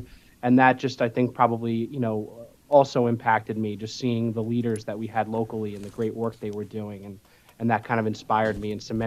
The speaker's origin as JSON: {"language": "English", "town": "Staten Island", "region": "New York", "country": "United States", "tie": "born or raised there", "said": "So I grew up in the Grasmere section of Staten Island, which is very near the Verrazano Bridge. It's an East Shore neighborhood. And, you know, I lived all my life in the area, attended local schools."}